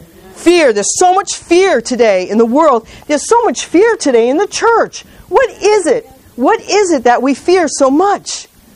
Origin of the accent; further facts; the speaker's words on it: New York, United States; I was a New Yorker. I hated everybody. I never smiled. I never laughed. I was from New York.